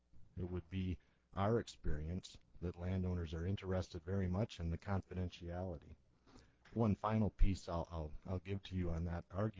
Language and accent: English; Pierre, South Dakota, United States; I'm a lawyer from Pierre.